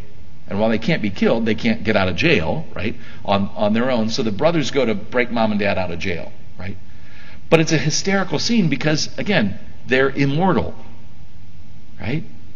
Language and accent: English; United States; me growing up as an American boy